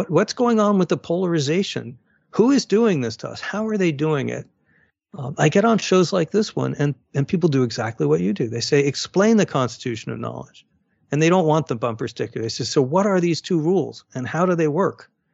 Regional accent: Arizona, United States; We're now finding in places like Arizona, my home state

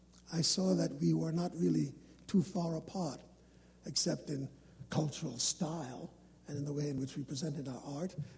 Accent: Harlem, New York, United States; I watched through the dual privilege of growing up in Harlem in America because I was born there, and as an African American, I had one set of experiences, and because my parents were immigrants and came from the Caribbean

